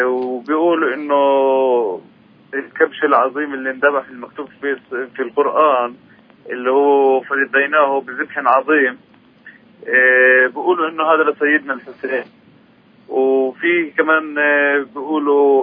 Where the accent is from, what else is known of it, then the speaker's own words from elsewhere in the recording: Nablus, West Bank, Palestine; هلا احنا من نابلس خياطين